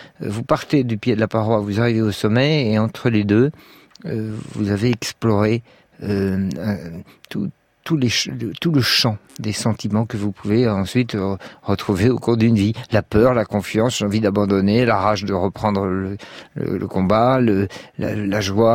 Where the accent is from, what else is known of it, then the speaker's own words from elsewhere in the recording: Paris, Île-de-France, France; comme moi j'étais parisien